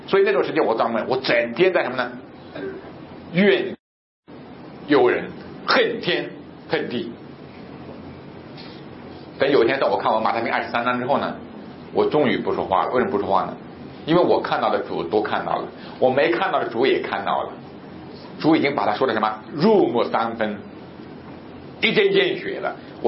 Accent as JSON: {"language": "Chinese", "country": "China", "tie": "born or raised there", "said": "特别在中国这个国家，对，我生在这个国家，我长在这个国家，我工作在这个国家，"}